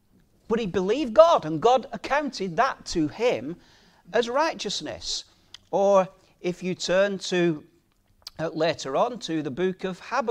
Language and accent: English; United Kingdom; imagine for us as British citizens, especially those of us who were older, and we once thought ourselves a completely sovereign nation back then, didn't we?